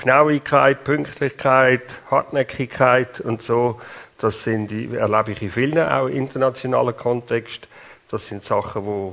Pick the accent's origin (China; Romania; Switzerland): Switzerland; Das können wir etwas lernen als Schweizer und Europäer.